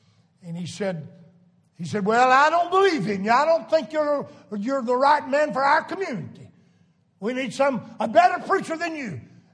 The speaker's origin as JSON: {"language": "English", "town": "Saluda", "country": "United States", "tie": "born or raised there", "said": "He's Lord over my hometown, Saluda."}